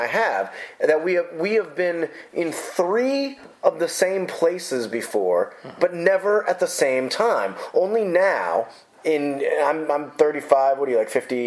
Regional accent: St. Louis, Missouri, United States; I'm from St. Louis, Missouri.

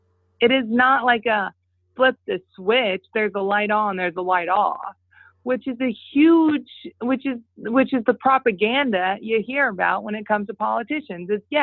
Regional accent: Northwest, United States; And it's because I'm from the Northwest. I know what manufacturing jobs look like.

